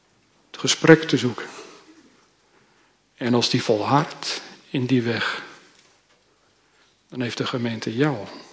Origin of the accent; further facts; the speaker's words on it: Gelderland, Netherlands; vanuit de Veluwe, waar ik opgegroeid ben, heel veel voorbeelden te noemen zijn.